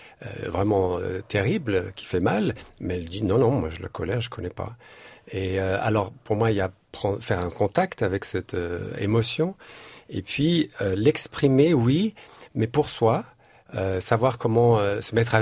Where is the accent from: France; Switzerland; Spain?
Switzerland; on est civilisé, on est suisse